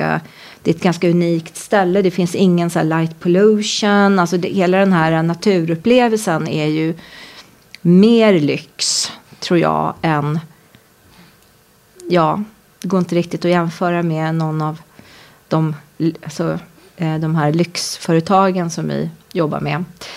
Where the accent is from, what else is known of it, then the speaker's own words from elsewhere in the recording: Stockholm, Stockholm County, Sweden; born there; jag är ju född här i Stockholm